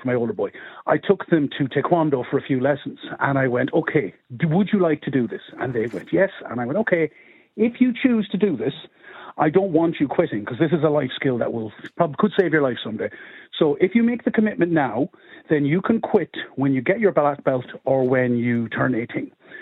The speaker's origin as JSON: {"language": "English", "town": "Limerick", "region": "County Limerick", "country": "Ireland", "tie": "born or raised there", "lives_now": "Rush, Ireland", "said": "I grew up in Moyross in Limerick, and thankfully I now live in Rush, North County Dublin, which is a beautiful, lovely, safe little village."}